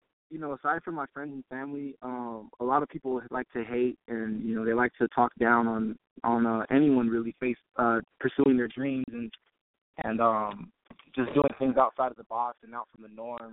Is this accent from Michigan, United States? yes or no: no; San Diego, California, United States; now in Los Angeles, United States; And then the big challenge was making the move out to Los Angeles because I'm originally from San Diego.